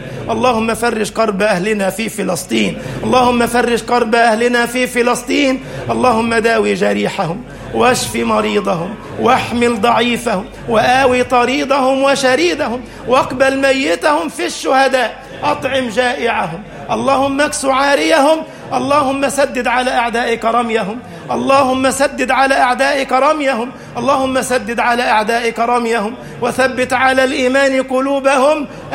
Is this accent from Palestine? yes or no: no; Egypt; اجعل بلدنا مصر أمنا أمانا، سخاء رخاء